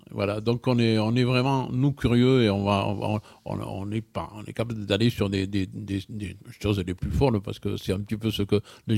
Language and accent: French; Occitanie, France; On est des Occitans.